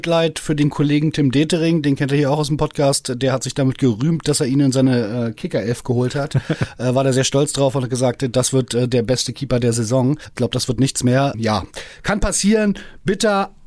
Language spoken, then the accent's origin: German; Berlin, Germany; born there; schon gar nicht als geborener Berliner